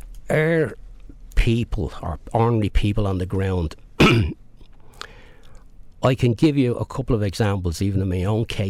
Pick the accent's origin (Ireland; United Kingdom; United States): Ireland; Dublin, Leinster; In my own case, it's Dublin. Which I was born and bred in Dublin.